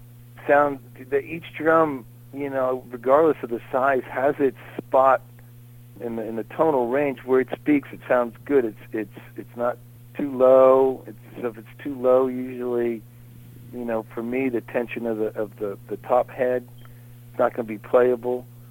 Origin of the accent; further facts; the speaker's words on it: Hollywood, California, United States; But we like to entertain. We're from Hollywood, man. We're entertainers.